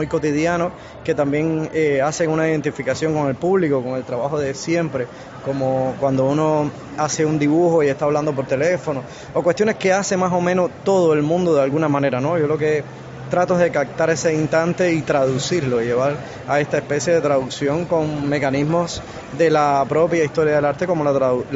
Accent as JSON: {"language": "Spanish", "region": "Sancti Spíritus", "country": "Cuba", "said": "incluso yo soy de Santi Espíritu y he expuesto varias veces en Santi Espíritu"}